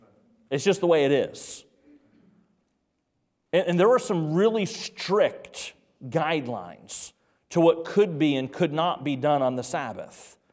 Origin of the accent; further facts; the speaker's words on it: North Carolina, United States; I'm 45 years old, but when I grew up in North Carolina, there were no sports on Sunday as young people that you could participate in.